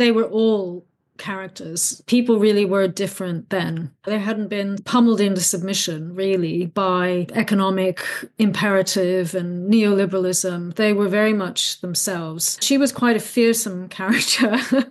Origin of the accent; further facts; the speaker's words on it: Nova Scotia, Canada; I think it began in Nova Scotia, where I was brought up in Canada.